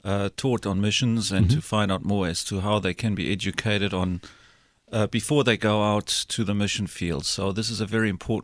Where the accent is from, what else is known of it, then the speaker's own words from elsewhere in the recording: Dundee, KwaZulu-Natal, South Africa; born there; I was born in South Africa, in Dundee, South Africa. It at that time was called the Province of Natal.